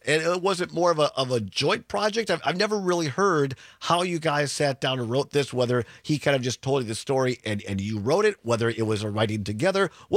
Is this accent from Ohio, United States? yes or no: no; Richland Center, Wisconsin, United States; I'm 53. I grew up in Richland Center, incidentally, out there.